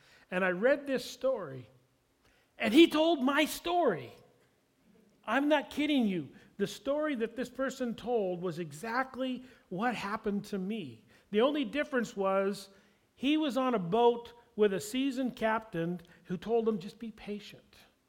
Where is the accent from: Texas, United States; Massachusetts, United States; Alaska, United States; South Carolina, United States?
Alaska, United States; moved away as an adult; Everybody knows that I grew up in Alaska. I spent the first 32 years of my life in Alaska.